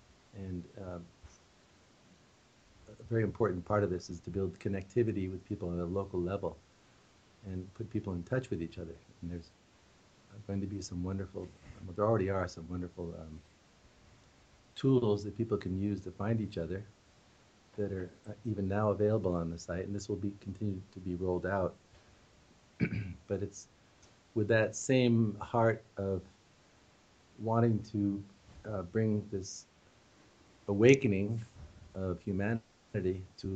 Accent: United States; now in Uruguay; I'm originally an American, but I live in Uruguay, in South America.

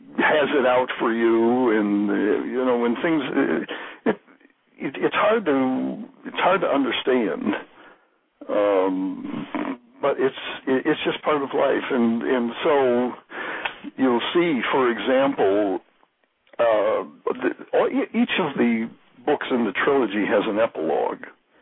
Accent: Midwest, United States; also born or lived in Milwaukee; I'm originally from the Midwest, and at one time I lived in Milwaukee

